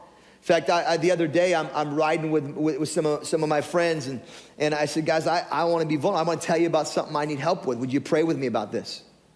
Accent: Tillamook, Oregon, United States; I grew up in Tillamook, Oregon with mushrooms, come on.

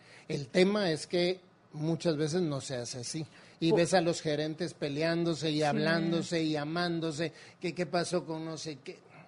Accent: Guatemala; no sé si como seres humanos o como guatemaltecos no nos gusta mucho el tema de los procesos

